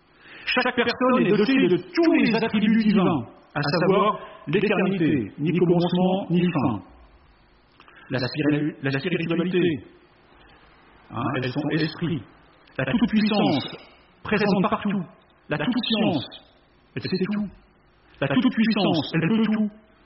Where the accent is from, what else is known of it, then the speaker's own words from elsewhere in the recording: Nancy, Grand Est, France; Et moi, je viens de Nancy.